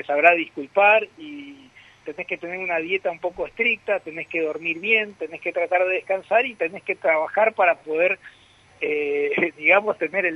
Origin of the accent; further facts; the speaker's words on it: El Dorado, Misiones, Argentina; now in Buenos Aires, Argentina; yo soy del Dorado, soy nacido en el Dorado y bueno, hace ya un tiempo que estoy en Buenos Aires.